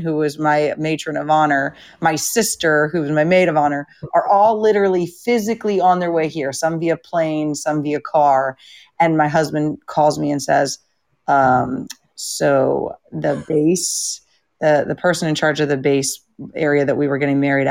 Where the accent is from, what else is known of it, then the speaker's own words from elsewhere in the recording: St. Louis, Missouri, United States; We're military. So I'm from St. Louis, Missouri, and he's from around Atlanta, Georgia area.